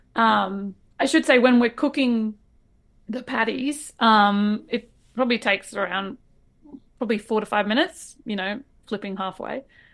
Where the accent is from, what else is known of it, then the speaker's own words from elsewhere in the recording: Australia; Being an Aussie, we do call them shallots.